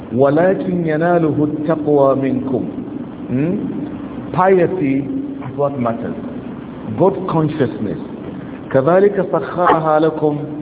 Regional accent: Nigeria; Nigeria is Anglophone, Nigeria is my country. But I'm not English. I am more of Arabic than English.

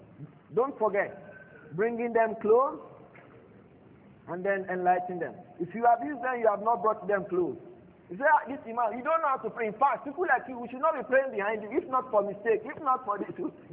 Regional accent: South South, Nigeria; English is a second language; moved away as an adult; also born or lived in Osun; Although I'm from Oshun. But I don't have that because I did not grow amongst them. Where you grow influenced you a lot. I grew up in the South South, 25 years before I left. I was 25 years old when I left South South.

